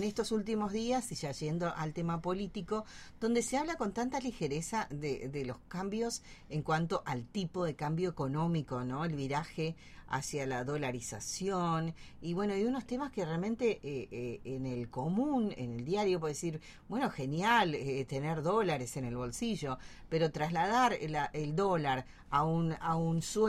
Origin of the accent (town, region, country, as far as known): Argentina